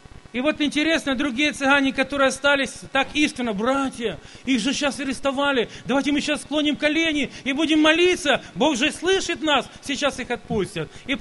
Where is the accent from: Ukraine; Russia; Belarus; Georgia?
Ukraine; now in Germany